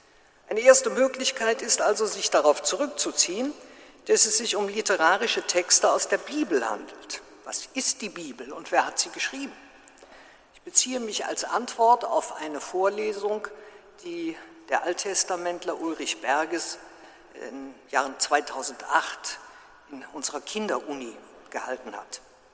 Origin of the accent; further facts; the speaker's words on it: Münster, North Rhine-Westphalia, Germany; Selbstverständlich bin ich in Münster aufgewachsen, durch alle Höhen und Tiefen des Kirchenjahres mitgeschleppt worden